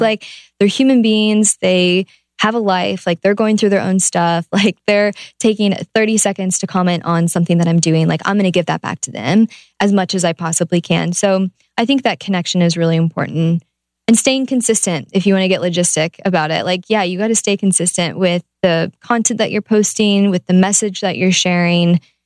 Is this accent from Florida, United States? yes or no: no; Ohio, United States; I'm from Ohio.